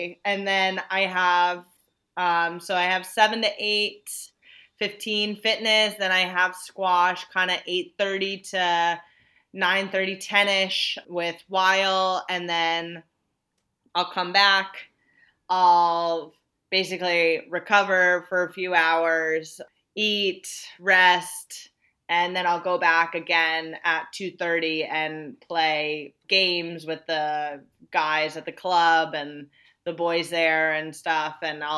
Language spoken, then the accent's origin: English; Long Island, New York, United States; he used to live up in New York City and I'm from Long Island, New York.